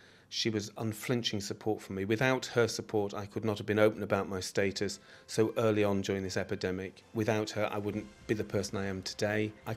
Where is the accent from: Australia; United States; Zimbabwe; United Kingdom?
United Kingdom; Boscombe, South West England; I'm from Boscombe, I live in Boscombe